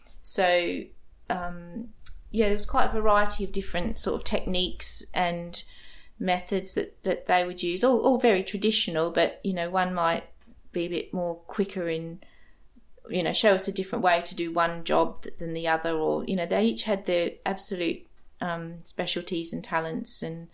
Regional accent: Melbourne, Victoria, Australia; moved away as an adult; from my hometown of Melbourne

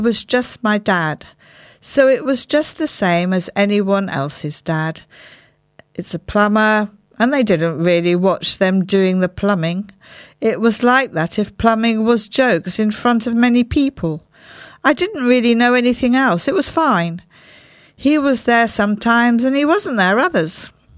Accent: Great Yarmouth, East of England, United Kingdom; I was born in Yarmouth in the James Paget Hospital, and then I lived in Hopton Holiday Village, which was very pleasant.

